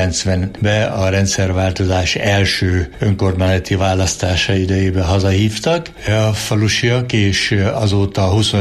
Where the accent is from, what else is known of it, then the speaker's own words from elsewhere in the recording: Homrogd, Borsod-Abaúj-Zemplén, Hungary; also born or lived in Miskolc; egy homrogdi születésű gyerek, egy 7 gyerekes családba születtem.